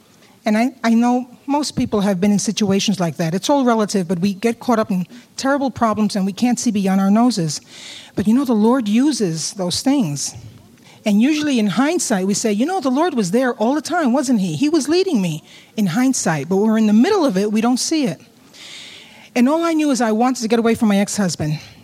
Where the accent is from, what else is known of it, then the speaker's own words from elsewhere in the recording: New York City, New York, United States; moved away; When I came from New York City to California, we joined Hope Chapel.